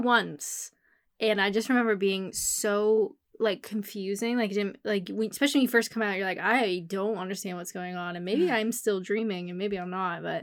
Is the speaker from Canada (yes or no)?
yes; Canada; I'm Canadian.